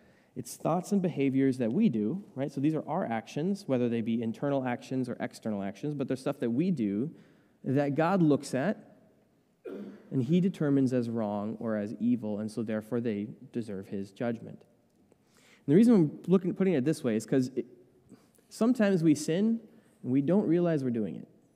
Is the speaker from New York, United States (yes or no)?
no; Chisago City, Minnesota, United States; born there; I was born in Chisago City, which is over a little east of here in Minnesota.